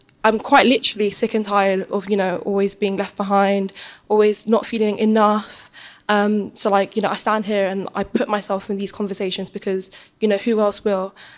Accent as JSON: {"language": "English", "town": "South Norwood", "region": "London", "country": "United Kingdom", "tie": "born or raised there", "also_born_or_lived": "Chatham", "said": "I lived, like, dotted around South London. So, you know, I was born in Chatham, you know, the southwest, moved to South Norwood, so, like, just behind Crystal Palace Stadium. And now I live in Vauxhall, but, like, you know, the poor side"}